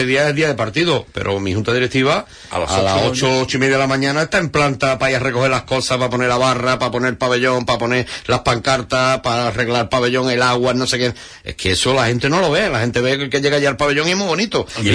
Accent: Huelva, Andalusia, Spain; como somos los onubenses

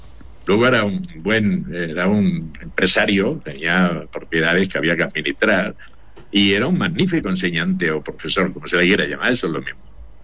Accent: Andalusia, Spain; Pues estoy aquí en el cerro, en mi tierra, bien. En mi Andévalo.

